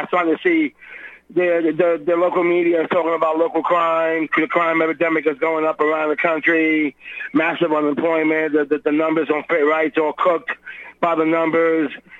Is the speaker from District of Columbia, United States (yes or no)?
no; New York, United States; AOC here in New York, you know, I think Cuomo, my home state's embarrassing.